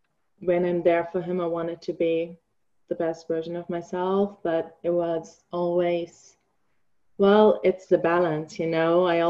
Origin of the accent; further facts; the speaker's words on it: Germany; English is a second language; now in New Zealand; I say, because I'm originally from Germany.